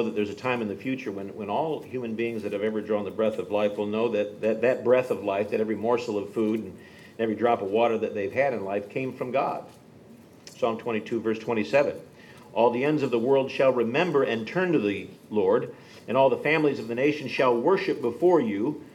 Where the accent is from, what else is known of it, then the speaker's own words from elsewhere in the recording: Detroit, Michigan, United States; I grew up in Detroit. Motown was my music of choice growing up.